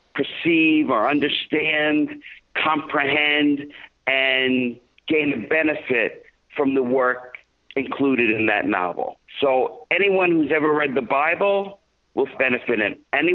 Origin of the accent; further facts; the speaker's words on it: Long Island, New York, United States; also born or lived in Brooklyn; now in Houston, United States; I'm from Brooklyn, New York. Originally moved out to Long Island, grew up out on the island, and have traveled, live now in Texas, Space City, they call it, Houston.